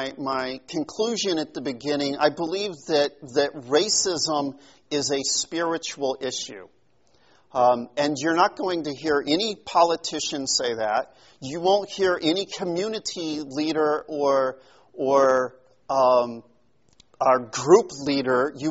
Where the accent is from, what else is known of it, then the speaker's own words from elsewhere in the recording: Missouri, United States; we've had things happen in our society like Ferguson, Missouri, my home state.